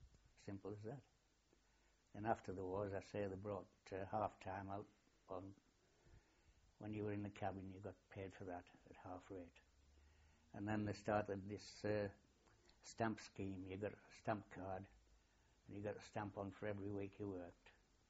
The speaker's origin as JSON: {"language": "English", "town": "Richmond", "region": "Yorkshire and the Humber", "country": "United Kingdom", "tie": "born or raised there", "said": "For all I'd worked in Richmond for 2 years, which was originally my hometown and army district, I was never bothered."}